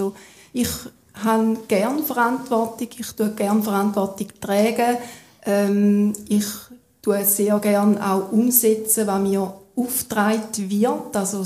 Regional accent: Kreuzlingen, Thurgau, Switzerland; weil ich bin da in Kreuzlingen aufgewachsen. Ich kenne Begebenheiten sehr gut.

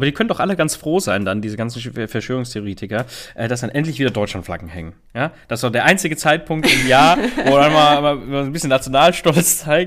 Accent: Italy; now in Germany; du als Italiener selbst natürlich immer nur zu deiner Familie runterfährst.

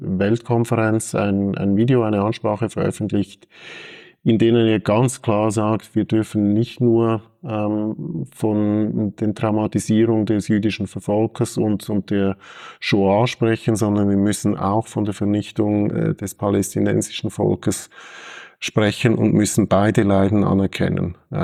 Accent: Switzerland; weil wir innerhalb der Täufergemeinden sehr unterschiedliche, auch bei uns in der Schweiz, unterschiedliche Haltungen haben.

